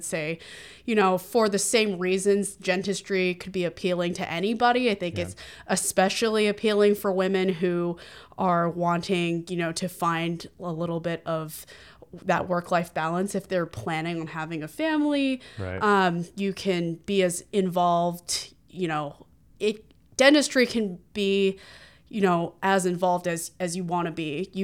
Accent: California, United States; So originally I grew up in the Bay Area, California, and I had grown up in the same town my whole life

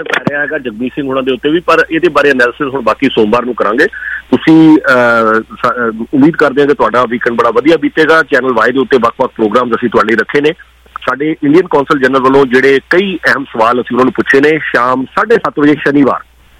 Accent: Bham, Punjab, India; ਸਾਡਾ ਪਿੰਡ ਭਾਮ ਹੈ ਜੇ ਮੈਨੂੰ ਭਾਮ ਦੀ ਕੋਈ ਯਾਦ ਹੈਗੀ ਆ ਸਭ ਤੋਂ ਸਟਰੋਂਗ ਯਾਦ ਹੈ ਛੋਟੇ ਹੁੰਦੇ ਦੀ

